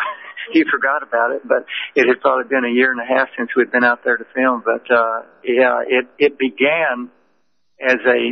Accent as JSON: {"language": "English", "region": "Texas", "country": "United States", "also_born_or_lived": "Los Angeles", "said": "We're from Texas, but we spent 22 years in the LA area. We lived in Malibu for a long time"}